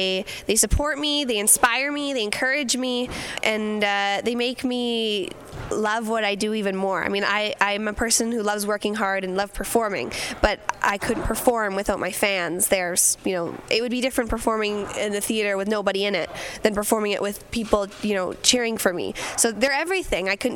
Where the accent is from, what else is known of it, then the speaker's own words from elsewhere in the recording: Abbotsford, British Columbia, Canada; Well, I mean, performing around like Abbotsford, my hometown, there would be like the occasional person who would recognize me places